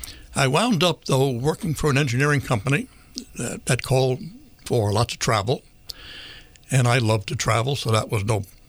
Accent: Manhattan, New York, United States; My wife's family comes from Brooklyn. I come from Manhattan. There's not a farmer in the family.

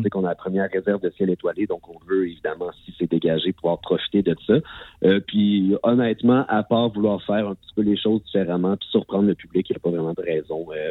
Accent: Lac-Mégantic, Quebec, Canada; pour faire rayonner ce qu'on a de plus beau chez nous à Mégantic

